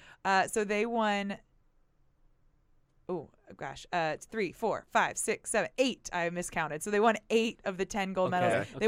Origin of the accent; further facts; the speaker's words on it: United States; I can say we because I'm an American, you know.